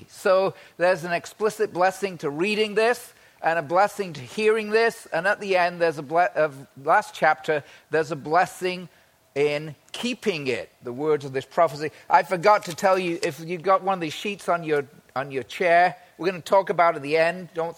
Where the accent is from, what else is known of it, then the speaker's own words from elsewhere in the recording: England, United Kingdom; I grew up in England in school. At that time, the 1960s